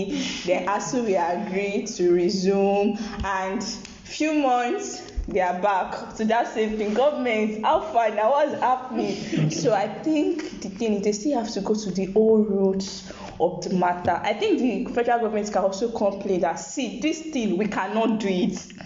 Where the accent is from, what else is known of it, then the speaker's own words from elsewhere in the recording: Nigeria; And if there are things we can do as Nigerian students, I know NAS is doing that.